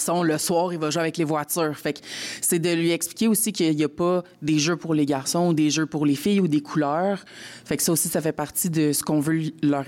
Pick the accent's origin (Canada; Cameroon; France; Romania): Canada; Montreal, Quebec; now in Quebec City, Canada; moi, je suis native de Montréal.